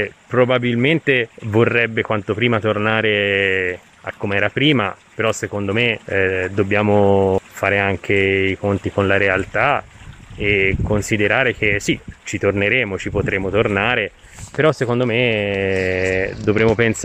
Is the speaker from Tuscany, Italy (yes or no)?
yes; Pistoia, Tuscany, Italy; moved away as an adult; also born or lived in Bologna; Io sono nato a Pistoia e lì sono stato fino a 19 anni, quando poi invece mi sono spostato a Bologna per studiare e laurearmi in veterinaria.